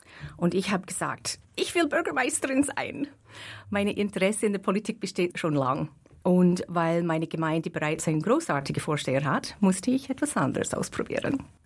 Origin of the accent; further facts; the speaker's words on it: Canada; now in Mauren, Liechtenstein; Ich bin eine Liechtensteinerin, die in Kanada geboren und aufgewachsen ist. Mein Großvater kam aus Schanwald und ist in den 1930er Jahren nach Kanada ausgewandert.